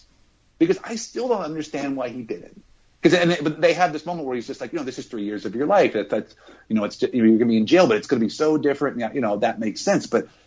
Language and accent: English; Illinois, United States; I'm from Southern Illinois, so you go down to St. Louis.